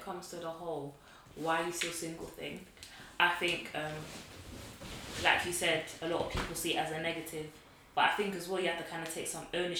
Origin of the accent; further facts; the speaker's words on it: Nigeria; Like I'm Nigerian